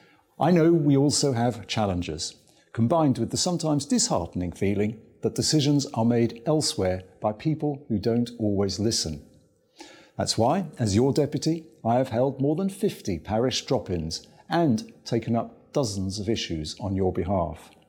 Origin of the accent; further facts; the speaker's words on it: St Brelade, Jersey; because I grew up in St Brelard, and now my wife and I are raising our family here